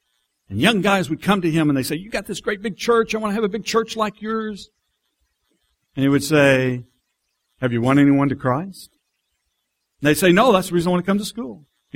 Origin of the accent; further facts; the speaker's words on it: Electra, Texas, United States; born there; Well, like I say, I'm a Texan. I was a Texan. I'm born in Texas. I was born in Electra, Texas